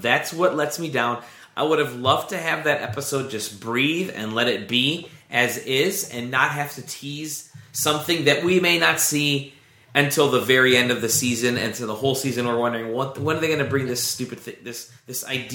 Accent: Scotland, United Kingdom; I'm Scottish. I can complain about something.

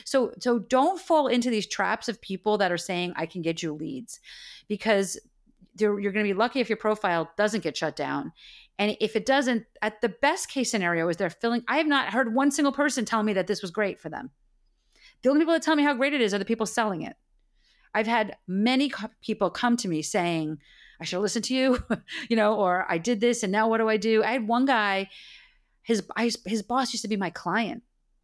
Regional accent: New Jersey, United States; I'm from New Jersey. I talk 100 miles an hour.

